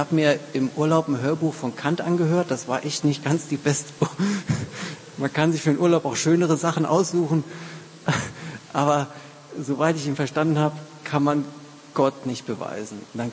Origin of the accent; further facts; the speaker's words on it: Rhineland-Palatinate, Germany; Ich komme aus der Pfalz, aus dem Hunsrück